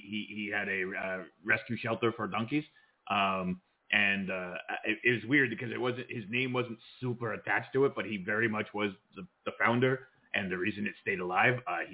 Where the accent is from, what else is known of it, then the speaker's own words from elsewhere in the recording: Mexico; like growing up in Mexico, I didn't quite grow up with him the way you did